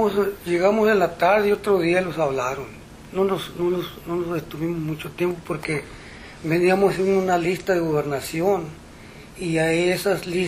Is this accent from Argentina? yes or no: no; Sinaloa, Mexico; Y nosotros éramos 25 que salimos del estado de Sinaloa